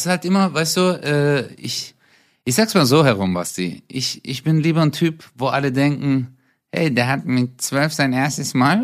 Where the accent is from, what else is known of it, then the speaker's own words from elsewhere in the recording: Hausen, Germany; ich bin ja in Hausen groß geworden, davor in Zatzenhausen, und wir haben ja zu fünft in einer Einzimmerwohnung gelebt, Bro.